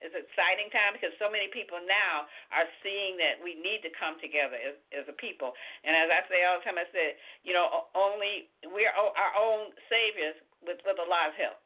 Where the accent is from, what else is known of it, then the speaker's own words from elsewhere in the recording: Chicago, Illinois, United States; I grew up in the Chatham community on the south side of Chicago